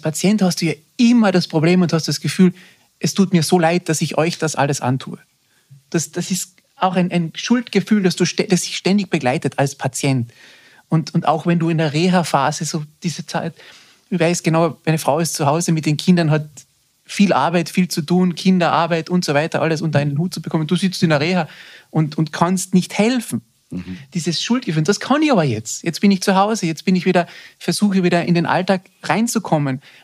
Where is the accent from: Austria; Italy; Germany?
Austria; ich bin ja Österreicher und bin eigentlich auch auf den Skiern aufgewachsen